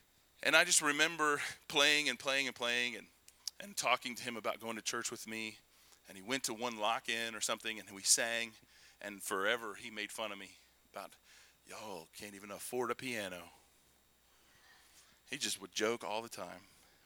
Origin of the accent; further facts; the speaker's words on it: Kentucky, United States; Because I was raised in Kentucky. You see an ocean near us? No, okay?